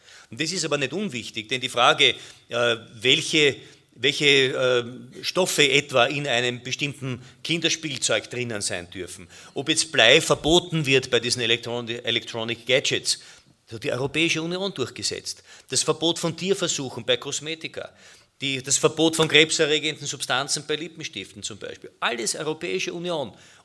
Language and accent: German; Vienna, Austria; Ich bin Wiener